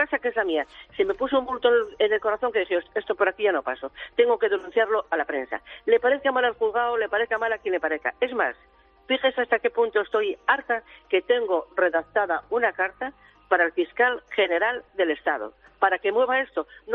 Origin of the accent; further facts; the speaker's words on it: Spain; yo pienso que como española me tiene que defender ante un caso de estos el fiscal